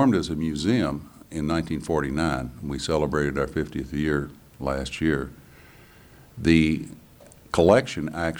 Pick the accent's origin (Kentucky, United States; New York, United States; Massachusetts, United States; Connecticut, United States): Kentucky, United States; Owensboro; I was born in Owensboro, Kentucky in 1942, August 18th, and I've been here a little over 25 years.